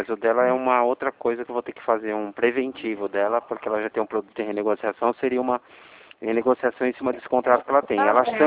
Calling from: Atibaia, São Paulo, Brazil; eu sou aqui de Atibaia

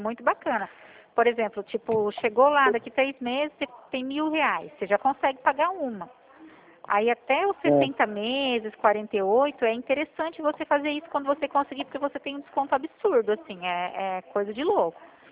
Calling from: Presidente Prudente, São Paulo, Brazil; Presidente Prudente, mas não vem ficar preocupado não achando que é Bernardes, porque não é não, tá? Só é perto.

